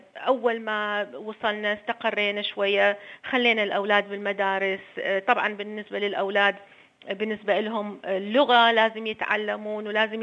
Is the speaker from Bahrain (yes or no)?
no; Iraq; moved away as an adult; now in Australia; أنا من العراق كنت دائما بالجامعة، كنت الأولى، خرجت الأولى على دورتي بجامعة الموصل، تعينت معيدة بالجامعة، درست في معهد المعلمات في دهوك وفي مدارس إعدادية، ودرست بالجامعة